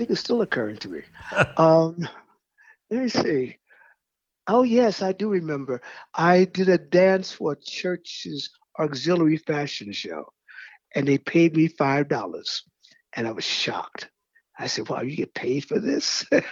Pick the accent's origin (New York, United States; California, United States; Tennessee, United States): New York, United States; Brooklyn; also born or lived in Miami; I was born in Miami, Florida. I was raised in Brooklyn, New York.